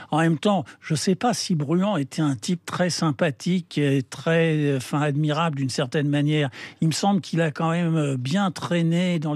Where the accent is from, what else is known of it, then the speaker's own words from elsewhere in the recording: Paris, Île-de-France, France; on est bien sûr de Paris, mais on est d'abord du lieu d'où on est issu. Et moi, je suis, c'est vrai, vraiment et profondément attaché au 20e.